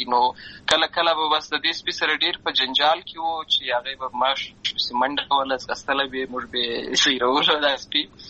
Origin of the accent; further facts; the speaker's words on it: Lashkar Gah, Helmand, Afghanistan; زه په اصل کې د اروزګان ولایت یم، اما زه په هلمند ولایت لشکرګاه کې پیدا شوی یم، همالته لوی شوی یم، همالته مې ښوونځی لوستې ده،